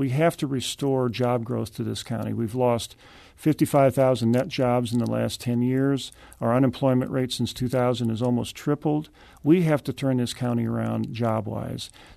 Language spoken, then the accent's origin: English; Kirkwood, Missouri, United States; I'm from Kirkwood, obviously